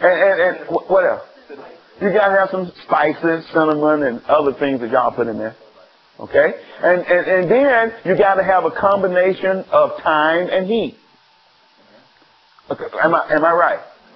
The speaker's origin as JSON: {"language": "English", "region": "the South", "country": "United States", "tie": "born or raised there", "said": "I grew up in the South, S-O-U-F-F. Still don't like pie."}